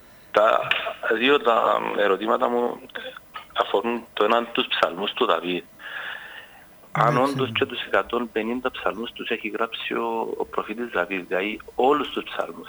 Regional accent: Aradippou, Larnaca District, Cyprus; είμαι από την Αραδίπου.

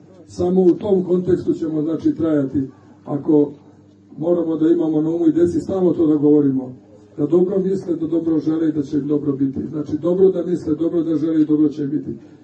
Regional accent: Novi Sad, Vojvodina, Serbia; da dolazimo iz Novog Sada, mi iz Bačke

